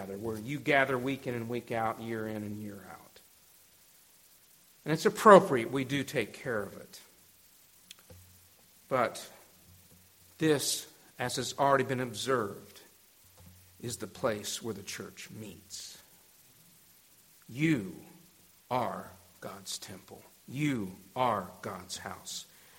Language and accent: English; Texas, United States; I am a Texan. Y'all, I can say that.